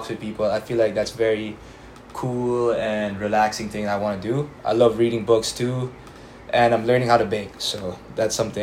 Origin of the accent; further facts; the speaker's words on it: Philippines; moved away as an adult; now in United States; I'm born and raised in the Philippines, moved to LA 2021, and I'm currently in college here in Belmont Abbey